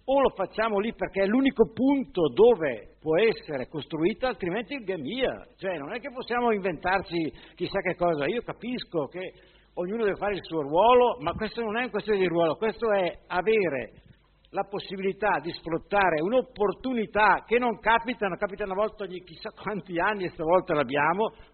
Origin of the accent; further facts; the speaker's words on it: Orzinuovi, Lombardy, Italy; Ma io sono un cittadino orziano, sono nato a Orzinuovi